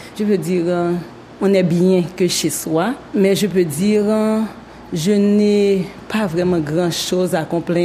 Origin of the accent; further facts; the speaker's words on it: Haiti; now in United States; Je ne côtoie pas vraiment les gens de Tennessee parce que c'est comme si quand on est haïtien, on est plutôt resté dans notre communauté.